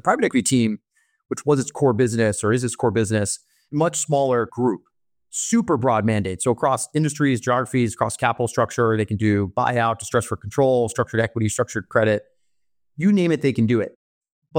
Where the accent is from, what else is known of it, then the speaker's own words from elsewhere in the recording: Bermuda; I'm not from a traditional background. I'm born and raised in Bermuda, but I was very focused on getting into that pipeline.